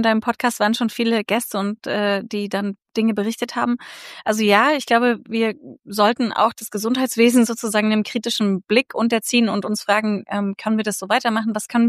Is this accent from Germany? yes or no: yes; Berlin, Germany; ich bin Berlinerin